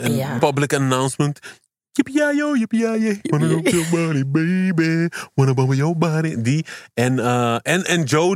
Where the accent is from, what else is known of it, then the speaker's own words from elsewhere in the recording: Amsterdam, North Holland, Netherlands; Ik kwam uit Damsko Noord, weet je, Vogelbuurt. Er was niet veel geld